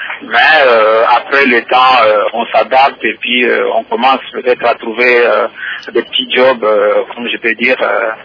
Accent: DR Congo; en tant que Congolais, on représentait notre pays.

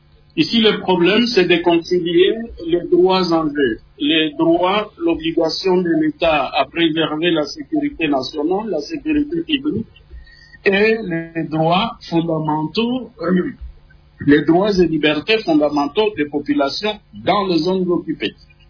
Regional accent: DR Congo; Mais alors, de nouveau, le problème chez nous en RDC, c'est le contrôle de nos populations.

